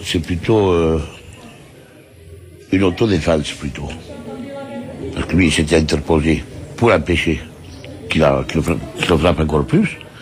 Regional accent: France; Oui, on est français à 100%. Ouais. On est français à 100%.

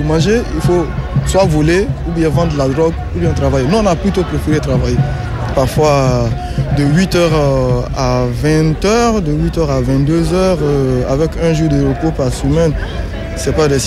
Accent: Côte d’Ivoire; moved away as an adult; now in France; Moi, je viens de la Côte d'Ivoire.

